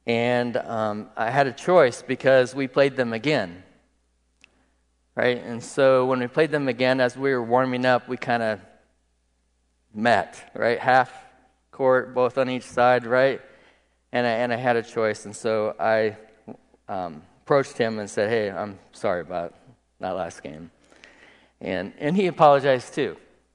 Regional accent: Prairie City, Iowa, United States; I grew up in Prairie City, right?

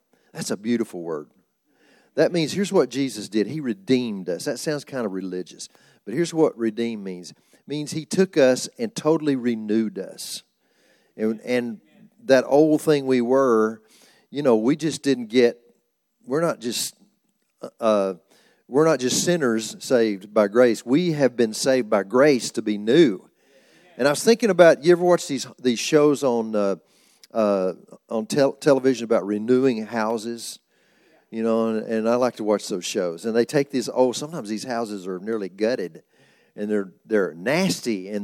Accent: Oklahoma City, Oklahoma, United States; we're from Oklahoma. We live in Oklahoma City.

